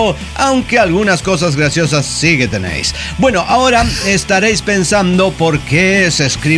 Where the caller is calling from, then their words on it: Barcelona, Catalonia, Spain; de Barcelona, Cataluña, España.